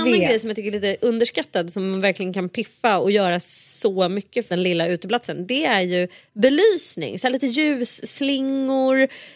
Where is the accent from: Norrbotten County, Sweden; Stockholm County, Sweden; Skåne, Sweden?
Stockholm County, Sweden; Nacka; I Saltsjöbo, där vi växte upp, i Orminge. Vi bodde ju liksom ett stenkast ifrån varandra